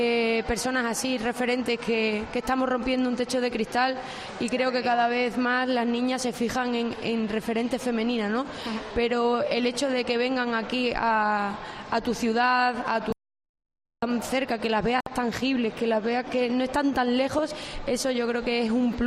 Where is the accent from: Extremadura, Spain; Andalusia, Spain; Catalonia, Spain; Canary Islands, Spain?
Extremadura, Spain; Yo como portera, como futbolista, pero sobre todo como extremeña, porque la verdad que la tierrina me tira muchísimo.